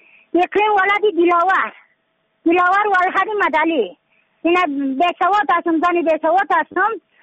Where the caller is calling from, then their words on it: Badakhshan, Afghanistan; یعنی یک مولدی ما را گفتن از بدخشان هستم، مرکز بدخشان ولسوالی اکل پایان، قیره وینگ